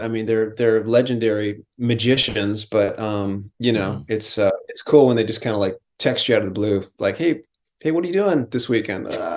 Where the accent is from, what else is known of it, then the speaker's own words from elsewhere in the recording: San Diego, California, United States; I was in a … cover band when I was like 14 years old and growing up in San Diego.